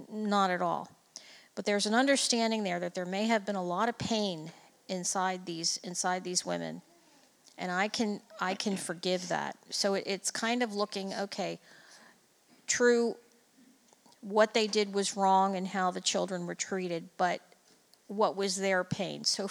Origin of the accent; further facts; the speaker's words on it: Philadelphia, Pennsylvania, United States; I grew up in Philadelphia in the Catholic school system